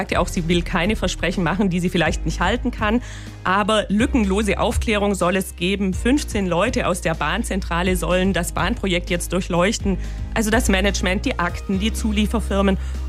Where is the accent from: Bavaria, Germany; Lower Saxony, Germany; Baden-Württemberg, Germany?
Baden-Württemberg, Germany; Stuttgart; Also kürzere Wege, da hätte sie bei mir als Stuttgarterin schon große Sympathien.